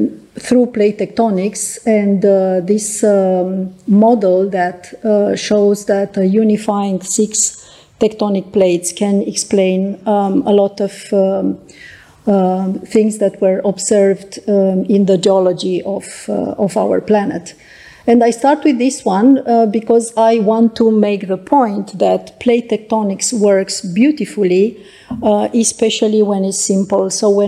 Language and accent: English; Norway; English is a second language; I come from Norway, and I will take you to a journey through the Arctic.